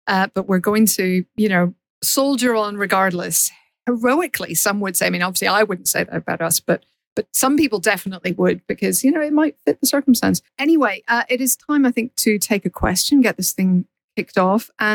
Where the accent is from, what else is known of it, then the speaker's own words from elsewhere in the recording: Northern Ireland, United Kingdom; I'm Northern Irish.